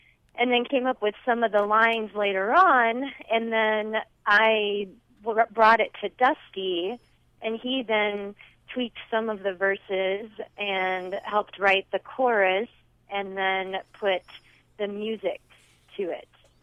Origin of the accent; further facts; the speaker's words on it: Michigan, United States; also born or lived in West Virginia / Colorado; Well, I was born in West Virginia, but I spent growing up in Michigan, actually. So I went through most of elementary, middle, high school, college, all in Michigan, and then moved out to Colorado